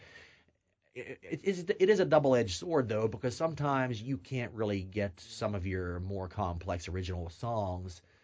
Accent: Boswell, Pennsylvania, United States; I'm from Boswell, Pennsylvania

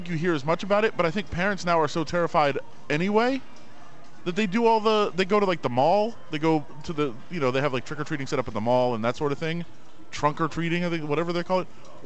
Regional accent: Maryland, United States; Oh, they used to do that when I was growing up in Maryland.

